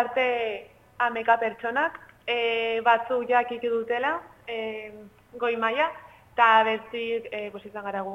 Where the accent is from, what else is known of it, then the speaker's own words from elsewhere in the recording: Doneztebe, Navarre, Spain; emedetzi urte txut, Donezukoa naiz